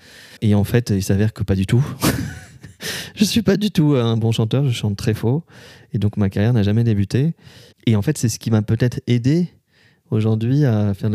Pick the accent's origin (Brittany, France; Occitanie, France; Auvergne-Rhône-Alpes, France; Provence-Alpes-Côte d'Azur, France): Auvergne-Rhône-Alpes, France; Lyon; parce que je suis originaire de Lyon.